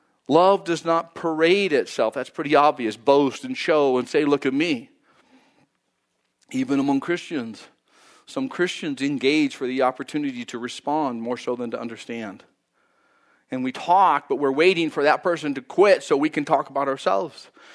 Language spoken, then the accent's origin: English; Boise, Idaho, United States; I grew up in Idaho. I grew up in Boise.